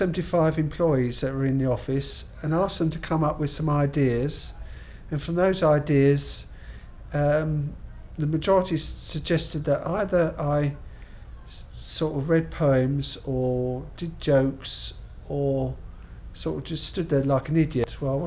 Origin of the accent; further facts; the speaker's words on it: Hoddesdon, East of England, United Kingdom; I come from Hoddesdon in Hertfordshire. My birthday is the 23rd of September 1951.